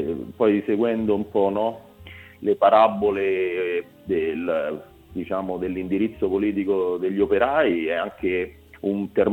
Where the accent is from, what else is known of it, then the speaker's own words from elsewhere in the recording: Amelia, Umbria, Italy; Io sono originario dell'Umbria, di un paesino vicino Terni, appunto, Amelia